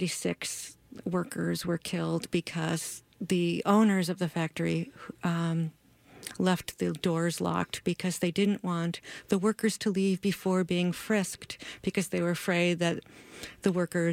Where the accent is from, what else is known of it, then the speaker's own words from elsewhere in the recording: New York City, New York, United States; I'm from Queens, New York, and coming to the Midwest and seeing foxes on your street or like in the park or going up north and seeing foxes is just magical to me.